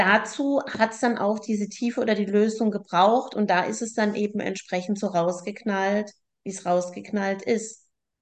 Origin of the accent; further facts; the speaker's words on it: Karlsruhe, Baden-Württemberg, Germany; Ich bin ja in Karlsruhe groß geworden und bin ja noch mal 2, 3 Jahre jünger.